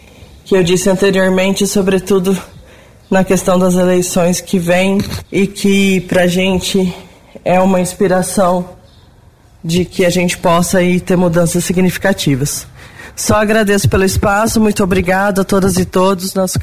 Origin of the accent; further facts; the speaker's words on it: Brazil; Porque eu acho que essa era a nossa maior qualidade enquanto brasileiro, né?